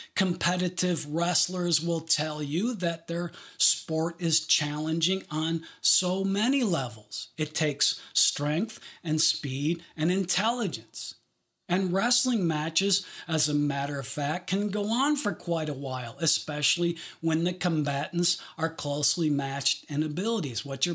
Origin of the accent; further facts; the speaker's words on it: Detroit, Michigan, United States; As I said to you earlier, I grew up in Detroit, so lots of my illustrations involve automotive references.